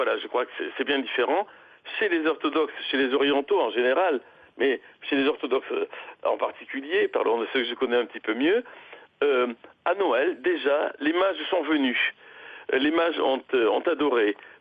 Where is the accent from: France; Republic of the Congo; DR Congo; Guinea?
France; Je suis français moi-même, et puis voilà, donc nous avons une paroisse à Tours.